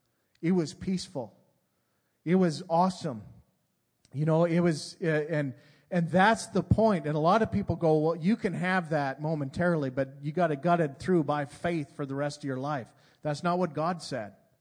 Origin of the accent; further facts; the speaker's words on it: Canada; moved away as an adult; I grew up in Canada, and so I don't know anybody around here how they grew up.